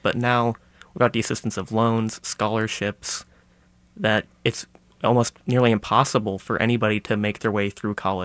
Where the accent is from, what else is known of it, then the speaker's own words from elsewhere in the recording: Belton, United States; I grew up in Belton, which is just south of here.